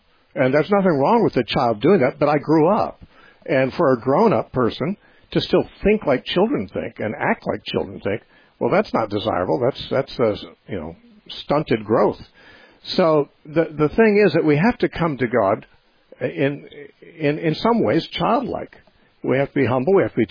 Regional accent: United States; born there; I mean, I was born in America, which is a lot more fortunate than being born in Bangladesh.

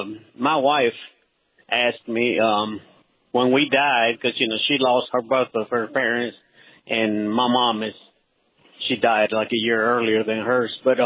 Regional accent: North Carolina, United States; I'm a truck driver, so I'm from North Carolina.

